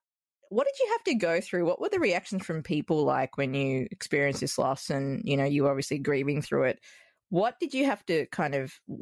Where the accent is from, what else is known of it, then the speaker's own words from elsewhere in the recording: Australia; accent: Australian; My Australian accent can tend to skew things.